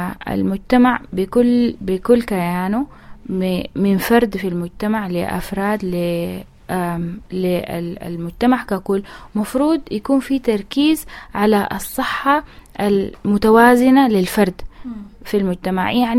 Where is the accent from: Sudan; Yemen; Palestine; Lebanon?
Sudan; عندنا في السودان مشكلة إنه زول عنده مرض الصرع